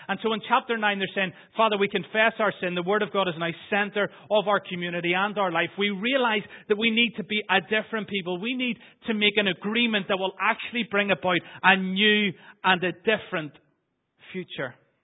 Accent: Northern Ireland, United Kingdom; the first 15 years that I grew up in Northern Ireland was a difficult place to live

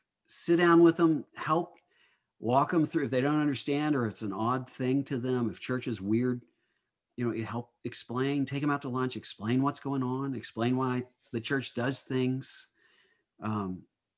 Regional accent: United States; And I'm an American and I don't ride the tube

